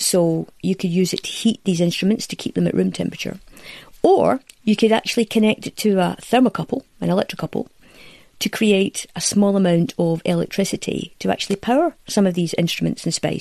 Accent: Hamilton, Scotland, United Kingdom; I come from Hamilton, a town where there is a lot of working class people.

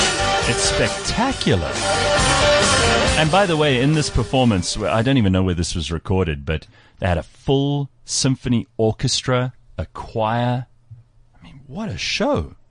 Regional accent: South Africa; I'm going to tell him, hey, I really like your music. I'm from South Africa.

